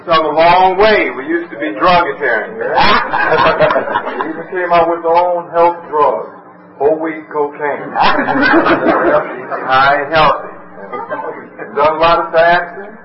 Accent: Oakland, California, United States; We're from Oakland, California. Oakland, we had big, huge, gigantic naturals.

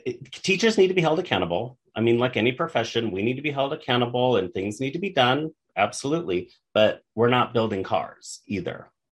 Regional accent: Arizona, United States; And I come from Arizona, which it's so all about the test.

